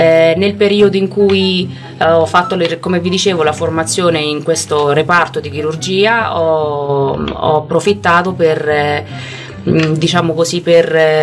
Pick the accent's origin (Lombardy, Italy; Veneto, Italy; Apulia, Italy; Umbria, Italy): Umbria, Italy; Spoleto; io sono di Spoleto, quindi non proprio di Gualdo, ma una città vicino, a circa un'oretta di strada da qui.